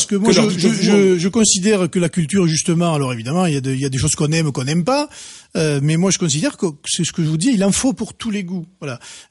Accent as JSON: {"language": "French", "town": "Perpignan", "region": "Occitanie", "country": "France", "said": "moi, vous savez que je viens de Perpignan"}